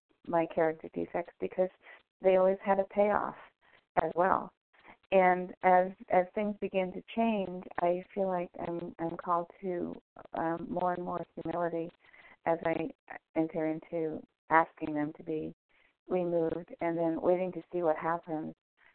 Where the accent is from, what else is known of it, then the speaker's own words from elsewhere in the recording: Washington, United States; I'm from Washington State, traveling to New York today